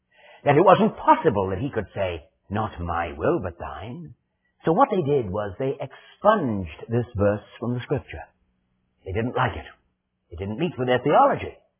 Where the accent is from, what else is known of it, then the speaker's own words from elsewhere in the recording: Wales, United Kingdom; first language Welsh; English is a second language; In my first language, Welsh, the word is ing.